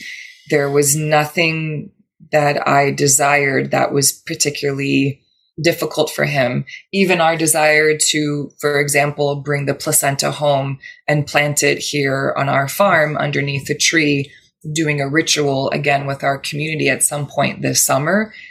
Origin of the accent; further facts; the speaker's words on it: United States; as an American, I just assumed is going to be like a 6 to 15 minute quick visit.